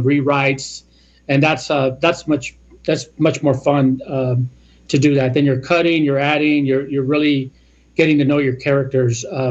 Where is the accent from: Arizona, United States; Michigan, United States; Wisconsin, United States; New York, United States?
Arizona, United States; Phoenix; Gila River is south of Phoenix area. I was born and raised in Phoenix. and a member of my tribe.